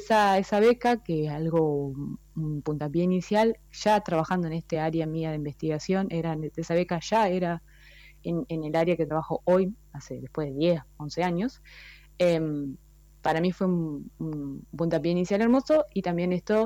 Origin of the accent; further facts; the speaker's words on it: Paraná, Entre Ríos, Argentina; born there; cerquita de donde nací en Paraná.